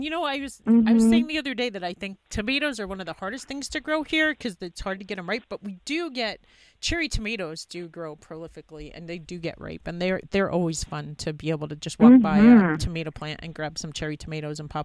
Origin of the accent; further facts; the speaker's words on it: New York, United States; now in Montana, United States; because I'm from New York and we live in Montana, like, how infrequently I would see my family.